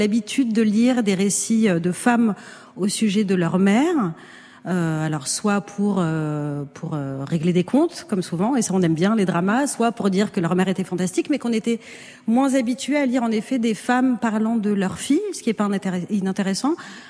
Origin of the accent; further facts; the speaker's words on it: Strasbourg, Grand Est, France; moved away as an adult; Mais après j'ai grandi à Strasbourg, je suis restée jusqu'à mes 18 ans et une partie de ma famille est toujours